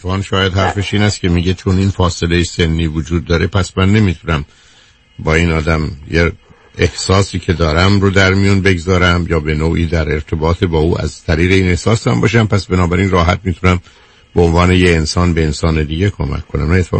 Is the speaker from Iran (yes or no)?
yes; Iran; من و شما به عنوان یه ایرانی